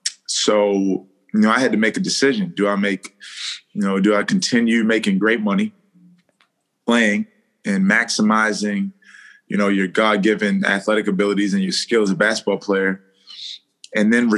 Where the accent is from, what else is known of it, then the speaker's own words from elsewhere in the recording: Baltimore, Maryland, United States; Yeah, you know, I'm from Baltimore, Maryland. I played at Missouri 2009 or 2012.